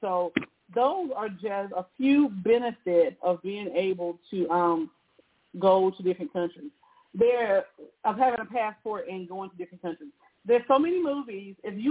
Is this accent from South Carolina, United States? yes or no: yes; South Carolina, United States; now in Kentucky, United States; especially when I leave, like where I live in Kentucky, and I go to my hometown in South Carolina